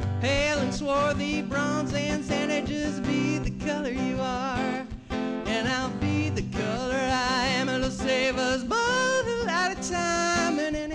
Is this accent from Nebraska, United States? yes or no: yes; Omaha, Nebraska, United States; So when I was a little kid, I grew up in Omaha, and I always wanted to be tan.